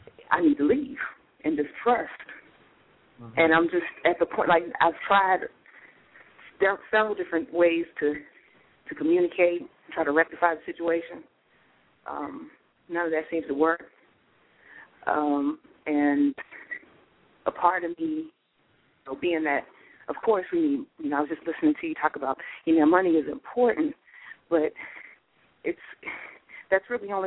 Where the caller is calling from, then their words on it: North Carolina, United States; I'm calling from North Carolina.